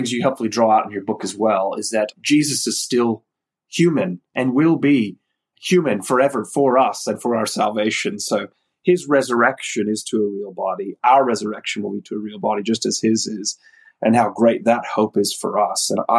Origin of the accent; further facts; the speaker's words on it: United States; now in Australia; being international here as an American in Australia, I certainly feel that with my family.